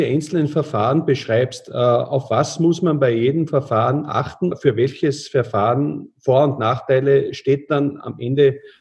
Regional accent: Austria; gerade bei uns in Österreich

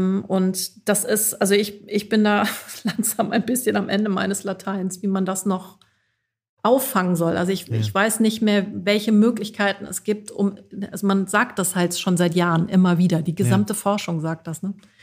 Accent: Aachen, North Rhine-Westphalia, Germany; moved away as an adult; now in Hamburg, Germany; Also ich bin Binnenmigrantin, denn ich komme ursprünglich aus dem Westen der Republik, aus der Nähe von Aachen und bin zum Studium nach Hamburg gekommen, lebe hier jetzt immer noch.

